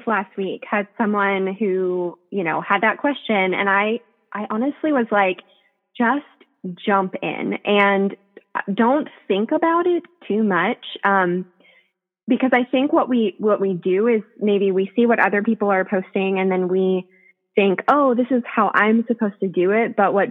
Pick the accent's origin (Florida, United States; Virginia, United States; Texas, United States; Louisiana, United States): Virginia, United States; Virginia Beach; also born or lived in Rockville, Maryland; now in Middle Tennessee, United States; I was born in Rockville, so not too far outside of D.C., and most of my family is still there. And then when I was in third grade, moved to Virginia Beach with my mom